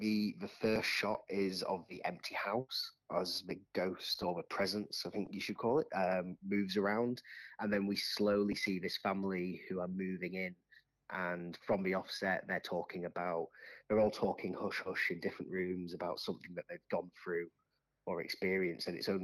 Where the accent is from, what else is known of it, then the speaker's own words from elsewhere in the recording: Yorkshire and the Humber, United Kingdom; also born or lived in North West England; now in Wagga Wagga, Australia; So I'm from Yorkshire and near Manchester originally. So only been in Wagga now for 3 months. So still kind of new to the area.